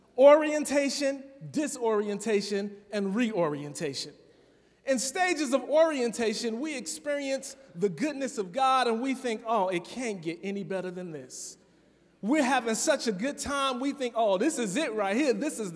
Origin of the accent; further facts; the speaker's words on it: Chicago, Illinois, United States; Now, the church I grew up in Chicago, Pentecostal church, we used to do something like on Tuesday nights and Friday nights when we had deliverance service